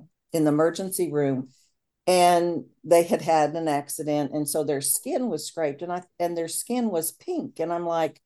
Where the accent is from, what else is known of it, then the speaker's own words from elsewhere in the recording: Southern US, United States; I grew up in the South. I mean, what can I say?